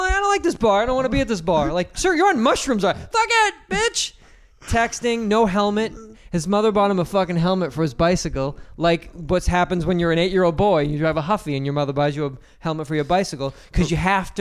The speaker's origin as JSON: {"language": "English", "country": "United States", "said": "Never been since, because I'm fucking American, not Canadian."}